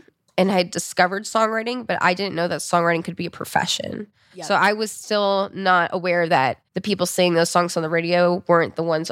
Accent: Florida, United States; also born or lived in New York; Sure. So, I am from South Florida. I was born in upstate New York, but grew up in South Florida.

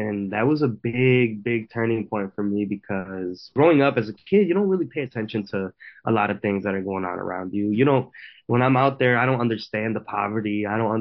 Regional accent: Honduras; I grew up in Honduras. I was born here, but I grew up in Honduras for a big part of my life. And then also, when I moved back here as a kid, I was still going back and forth from Honduras.

